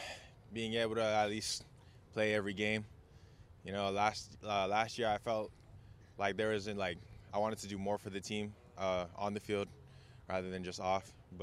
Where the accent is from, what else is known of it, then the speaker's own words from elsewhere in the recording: Hawaii, United States; I grew up in Kuku in Hawaii, and like if you know about their high school football, it's like a whole community